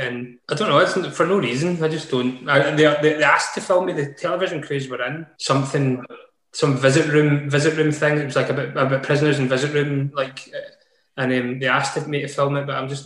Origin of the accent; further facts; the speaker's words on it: Clarkston, Scotland, United Kingdom; No, well, initially from Clarkston, and I never, you know, I had quite a torrid upbringing. Never had an ensuite until my 20s.